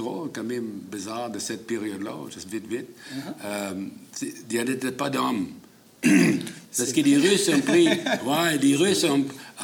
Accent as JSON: {"language": "French", "country": "Germany", "tie": "born or raised there", "also_born_or_lived": "England", "said": "On était en Angleterre durant la guerre. La guerre est finie. On est retourné en Allemagne. Donc, j'ai grandi en Allemagne de 45 jusqu'à 56. Donc, 12 ans."}